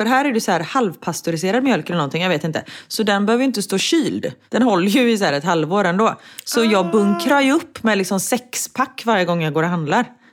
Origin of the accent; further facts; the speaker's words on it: Sweden; för jag var så här nu när jag var hemma i Sverige i vintras och spelade in Bäst i test